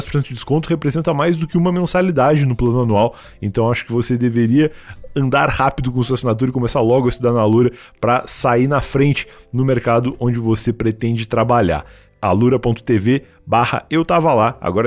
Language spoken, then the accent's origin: Portuguese; Rio Grande do Sul, Brazil; nós somos um casal formado por mim, que sou gaúcho, e por ela, que é mineira de Belo Horizonte.